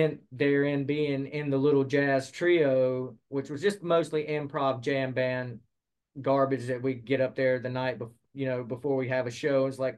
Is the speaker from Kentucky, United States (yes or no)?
no; Harrisburg, Pennsylvania, United States; I'm from Harrisburg, so kind of a small town back then